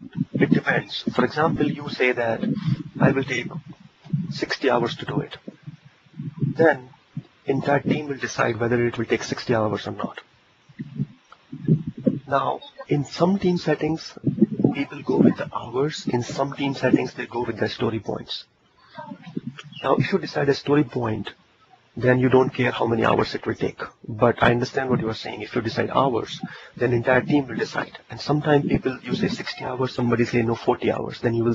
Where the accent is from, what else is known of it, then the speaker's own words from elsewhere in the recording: India; I have been into India. I am an Indian